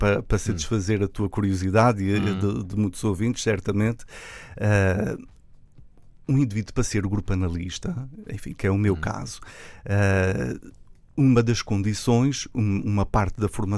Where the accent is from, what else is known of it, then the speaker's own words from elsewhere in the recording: Azores, Portugal; Sim, de São Miguel.